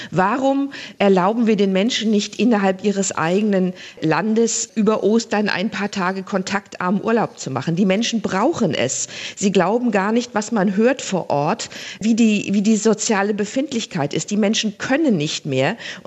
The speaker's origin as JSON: {"language": "German", "region": "Schleswig-Holstein", "country": "Germany", "said": "ich komme aus Schleswig-Holstein"}